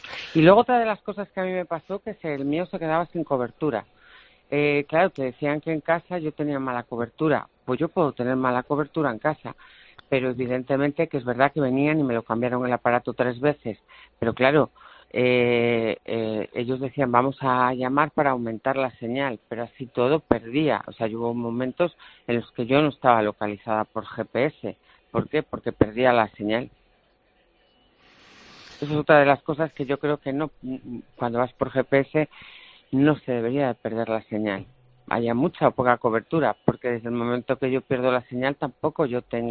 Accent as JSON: {"language": "Spanish", "town": "León", "region": "Castile and León", "country": "Spain", "said": "yo soy de León, y viajé a León"}